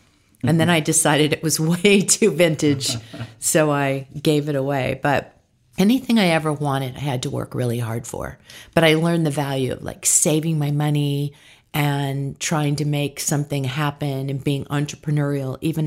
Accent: San Diego, California, United States; I was born in San Diego, California, and my mom was always a working mom

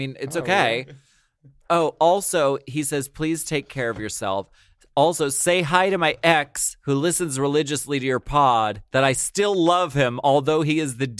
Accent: Santiago, Santiago Metropolitan Region, Chile; I'm from Santiago de Chile

